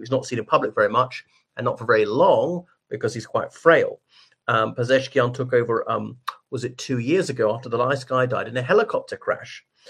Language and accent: English; Ireland; from Ireland, and I'm discussing the wave of demonstrations rocking Iran right now.